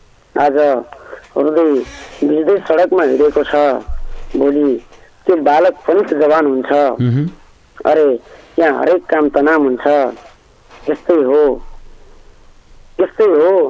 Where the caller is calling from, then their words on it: Gurbhakot, Karnali Province, Nepal; म यता गुरुबाको … सुर्खेतदेखि